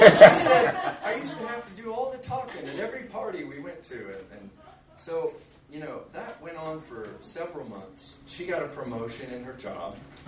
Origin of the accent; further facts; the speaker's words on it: United States; Yeah, I know how it sounds. I'm an American. I get it.